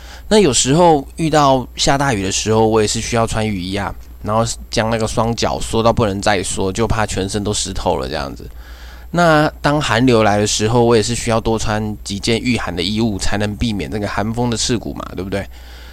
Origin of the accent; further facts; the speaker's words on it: Taichung, Taiwan; 我是一名台湾人，我居住在台中